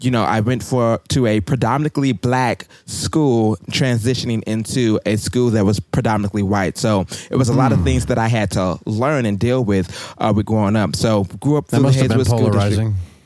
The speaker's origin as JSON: {"language": "English", "town": "Pine Line", "region": "Missouri", "country": "United States", "tie": "born or raised there", "also_born_or_lived": "St. Louis", "said": "And I grew up started in Pine Line, Missouri. I went to Pine Line Elementary."}